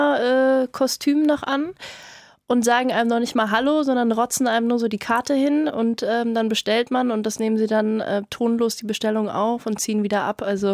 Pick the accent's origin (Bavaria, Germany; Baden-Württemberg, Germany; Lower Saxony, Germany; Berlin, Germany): Bavaria, Germany; Munich; weil das ist mir ein bisschen als Münchnerin auch ein bisschen vertraut.